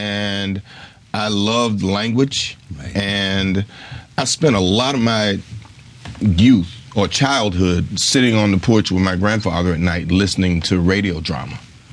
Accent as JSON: {"language": "English", "town": "Chattanooga", "region": "Tennessee", "country": "United States", "tie": "born or raised there", "said": "Chattanooga, Tennessee."}